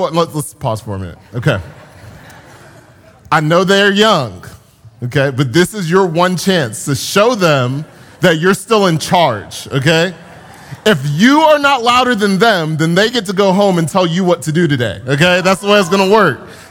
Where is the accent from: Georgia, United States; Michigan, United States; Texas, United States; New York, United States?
Georgia, United States; Atlanta; I'm from Atlanta, Georgia. I drove about 13 hours in the car to get here.